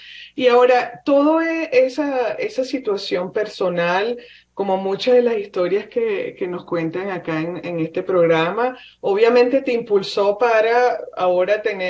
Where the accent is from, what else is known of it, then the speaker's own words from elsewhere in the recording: Venezuela; moved away; yo empecé a tomar en mi país, en Venezuela, normalmente en la playa, te compras una cerveza y tenía, no sé, 15, 16 años.